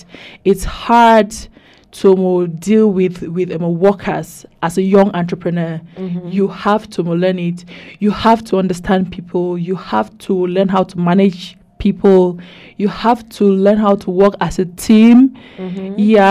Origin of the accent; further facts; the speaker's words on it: Bamenda, Northwest Region, Cameroon; And I'm from Bamenda.